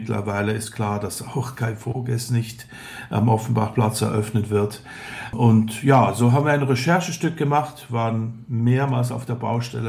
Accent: Switzerland; Zwei Schweizer kümmern sich um deutsche Bauprobleme.

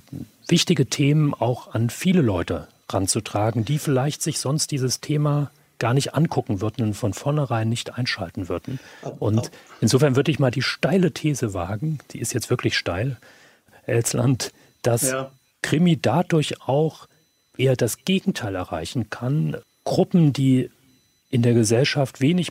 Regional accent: Germany; born there; Ich bin im Osten geboren

